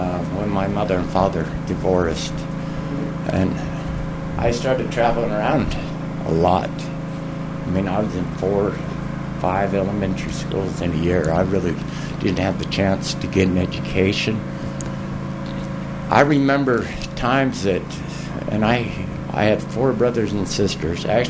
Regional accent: St. George, Utah, United States; I'm a native Utah, and I was born in St. George, Utah.

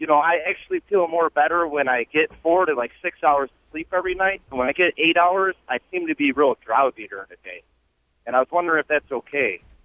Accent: Chicago, Illinois, United States; I'm actually heading to Chicago. I'm from Chicago.

